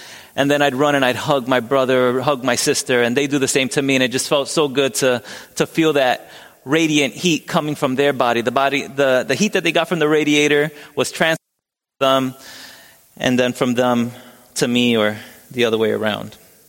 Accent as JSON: {"language": "English", "town": "Philadelphia", "region": "Pennsylvania", "country": "United States", "tie": "born or raised there"}